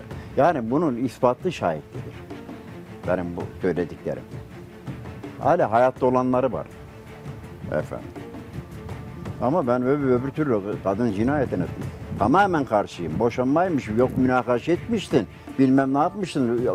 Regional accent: Adana, Turkey; Ya Adana benim memleketim mesela kardeşim.

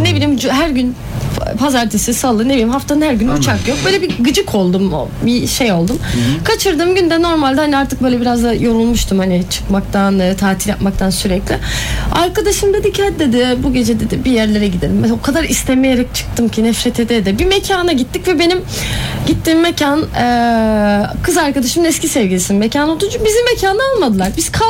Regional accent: Brussels, Brussels-Capital Region, Belgium; Brüksel'de de çıkmayı hiç sevmiyorum. Çünkü hani böyle sürekli, sonuçta orada doğdum büyüdüm yer.

